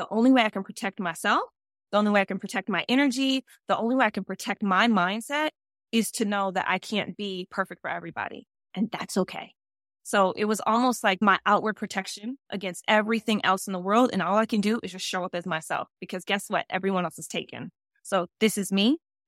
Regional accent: Detroit, Michigan, United States; moved away; also born or lived in New York; Then when I moved to New York to start to model full time, I was young. I feel like I was raised in Detroit. I became a woman in New York.

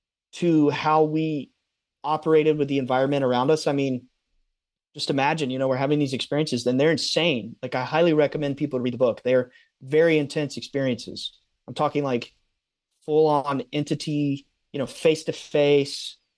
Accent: North Carolina, United States; But so I say all this to say we're from North Carolina, so we're smack dab in the Bible Belt

